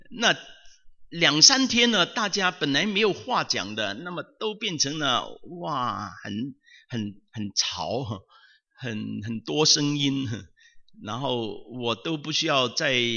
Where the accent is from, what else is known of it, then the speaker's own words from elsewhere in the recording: Shau Kei Wan, Hong Kong; moved away as an adult; 大家同样是筲箕湾来的，我是筲箕湾的长大的，我被困筲箕湾有大概二十几年，然后就出国了。